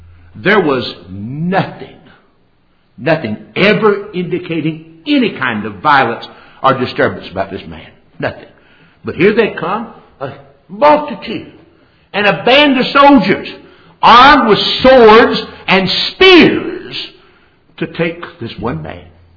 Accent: the South, United States; I grew up in the South during the civil rights.

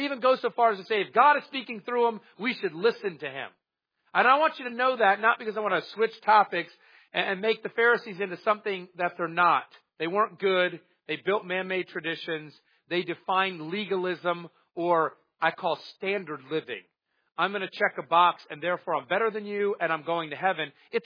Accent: United States; Because my parents raised me in America, and so I am what? I'm American. I have the customs and the culture of America.

